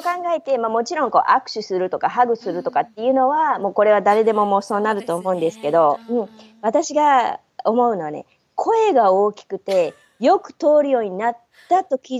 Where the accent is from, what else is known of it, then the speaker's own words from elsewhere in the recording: Osaka, Japan; 私、実は出身が大阪なんですね。